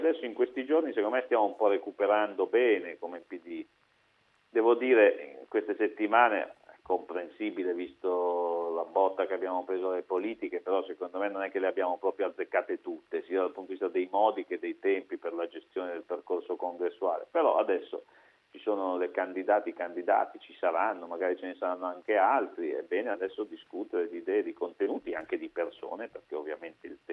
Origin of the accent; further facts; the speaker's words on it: Lombardy, Italy; essendo lombardo e vivendo a Milano